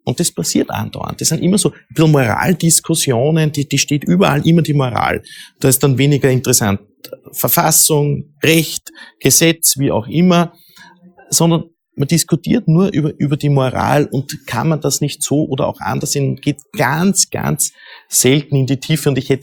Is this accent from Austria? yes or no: yes; Steinhaus, Upper Austria, Austria; bin auch immer Gemeinderat in meiner Heimatgemeinde Steinhaus bei Wels